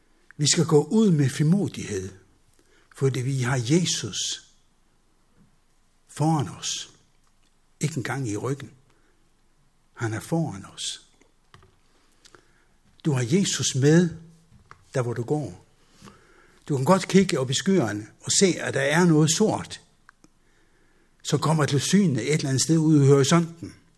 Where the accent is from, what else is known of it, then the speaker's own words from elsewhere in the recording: Faroe Islands; og jeg er opvokset på Færøerne.